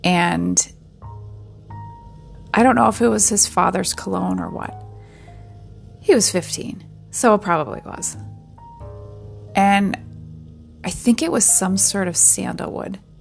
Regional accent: Blaine, Minnesota, United States; I'm from Blaine, and there was this store in the Northtown Mall called Garden of Eden

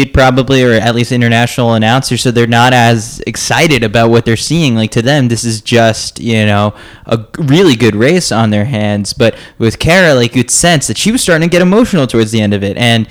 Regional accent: New York, United States; if you would have told me New York, because I'm a New Yorker

